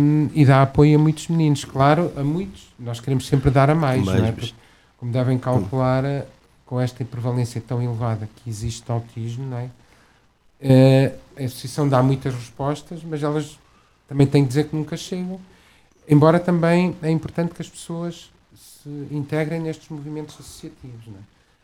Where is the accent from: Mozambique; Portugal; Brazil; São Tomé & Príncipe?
Portugal; Centro; also born or lived in Germany / Netherlands; Sou aqui da região, sou beirão. Obviamente que houve um fator familiar muito forte. Claro que eu já vivi na Alemanha e na Holanda, e não há nada como o nosso retângulozinho.